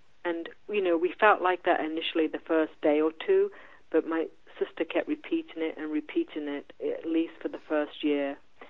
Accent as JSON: {"language": "English", "town": "Coventry", "region": "West Midlands", "country": "United Kingdom", "tie": "born or raised there", "said": "growing up as a child in my hometown of Coventry, England"}